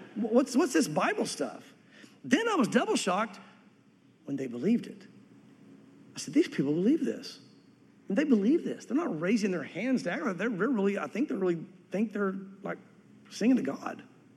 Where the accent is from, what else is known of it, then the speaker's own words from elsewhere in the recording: the South, United States; when I grew up religiously in the South and went to church on a regular basis